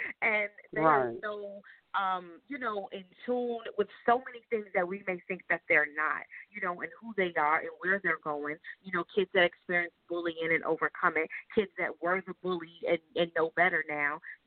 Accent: New York, United States; So I go to schools a lot because I'm from New York. I started with New York, going back to my old elementary school

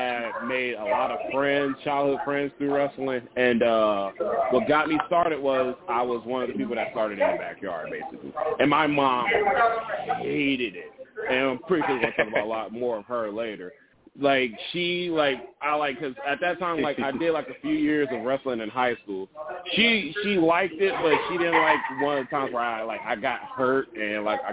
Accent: Milwaukee, Wisconsin, United States; Growing up in Milwaukee, Wisconsin.

